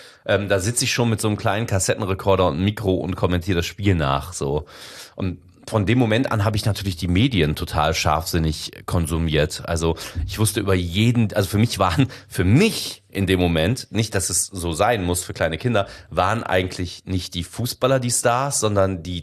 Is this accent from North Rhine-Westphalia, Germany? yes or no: yes; Bensberg, North Rhine-Westphalia, Germany; ich komme ja aus dem Bergischen Land, aus Bensberg